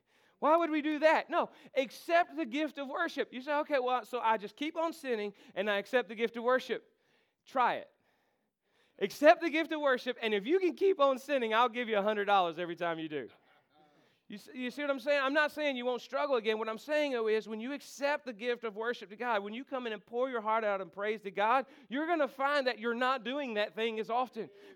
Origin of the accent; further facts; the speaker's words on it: United States; I'm from Warren County, man. It works down there. Or up there, actually.